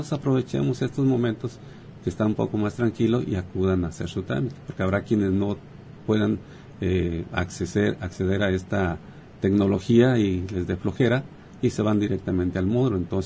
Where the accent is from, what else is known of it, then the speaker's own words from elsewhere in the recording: Mexico; Como mexicanos tenemos un acta de nacimiento, ese sería un primer requisito en original.